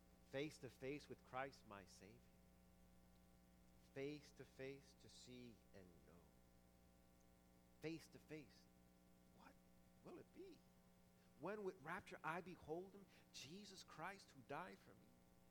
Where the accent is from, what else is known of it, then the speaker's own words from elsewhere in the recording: New York, United States; See, growing up in New York, my folks made sure I didn't go to one of our schools in the city.